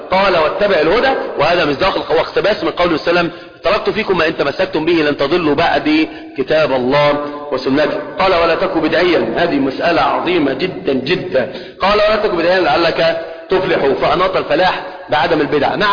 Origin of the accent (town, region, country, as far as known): Egypt